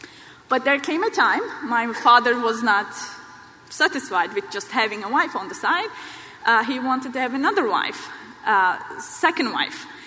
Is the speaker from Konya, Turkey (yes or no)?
yes; Konya, Turkey; I was born in Turkey, in a small town near Iconium. And my parents were Muslim.